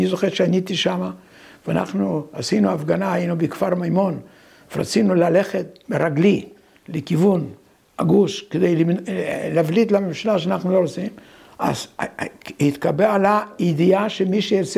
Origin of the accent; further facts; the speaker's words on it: Russia; אני בילדותי הייתי ברוסיה הסובייטית